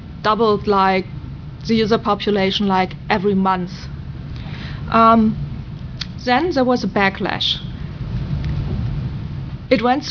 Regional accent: Germany; first language German; English is a second language; I'm from Germany.

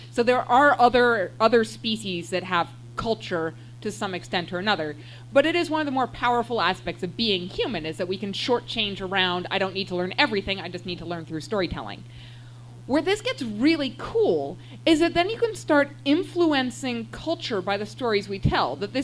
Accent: Canada; And I'm Canadian

